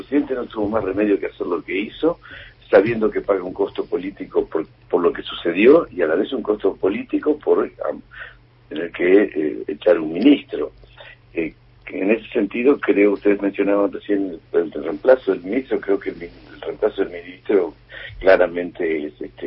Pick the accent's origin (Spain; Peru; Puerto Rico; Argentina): Argentina; Uno como argentino